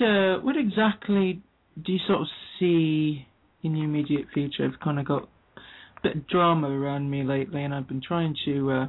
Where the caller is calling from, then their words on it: British Columbia, Canada; I'm calling from Southwest BC, Canada.